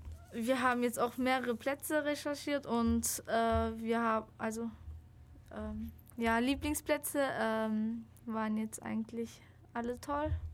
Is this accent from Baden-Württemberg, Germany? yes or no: yes; Ulm, Baden-Württemberg, Germany; Ich komme ursprünglich aus Italien, Sizilien. Meine Eltern sind beide Italiener und ich bin hier in Ulm geboren und auch hier aufgewachsen sozusagen.